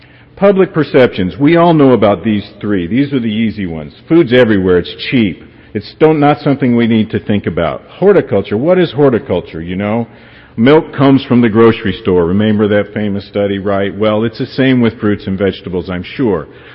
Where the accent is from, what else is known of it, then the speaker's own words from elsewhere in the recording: Homestead, Florida, United States; I grew up in Homestead, Florida, 275 miles south of here.